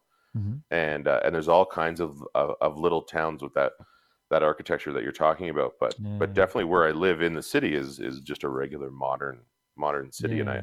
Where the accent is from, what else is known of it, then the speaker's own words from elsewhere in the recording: Ontario, Canada; now in Calgary, Canada; I'm originally from Eastern Ontario in Eastern Canada, and I moved to Calgary about 15 years ago.